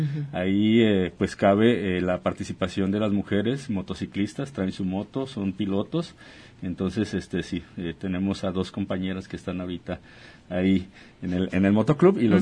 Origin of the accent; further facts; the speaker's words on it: Mexico; los que traemos es la bandera de México, porque pertenecemos, somos mexicanos